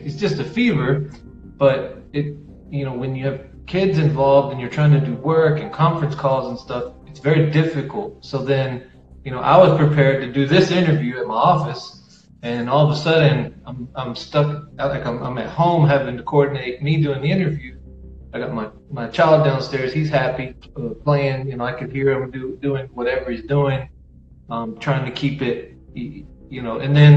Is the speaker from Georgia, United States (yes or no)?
yes; Atlanta, Georgia, United States; from Atlanta, Georgia.